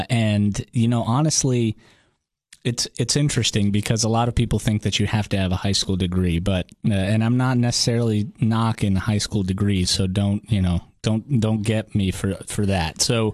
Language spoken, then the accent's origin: English; Atlanta, Georgia, United States; We were Russian immigrants, and it was 1994. I grew up in Atlanta, Georgia, and they were both chemists